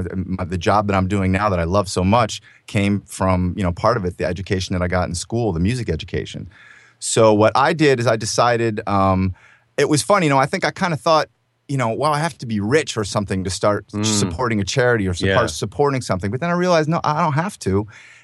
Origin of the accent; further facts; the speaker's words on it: New York, United States; So it's a little story and I'm from New York. And move it. So it's kind of all ties in my little story of how I got out here, too.